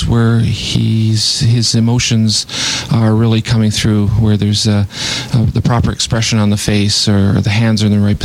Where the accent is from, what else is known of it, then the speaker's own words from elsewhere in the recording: Kelowna, British Columbia, Canada; now in Bridgewater, Canada; I grew up in Kelowna, B.C., the heart of the Okanagan Valley. Yeah, I moved to Nova Scotia in 1982, bought some land down in Shelburne County, mm-hmm. then moved up to Bridgewater at the end of the 80s.